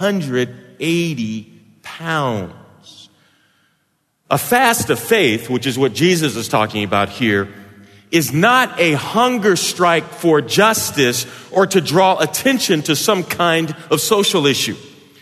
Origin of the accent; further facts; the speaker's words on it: St. Louis, Missouri, United States; Dick Gregory grew up in the same neighborhood I grew up in St. Louis.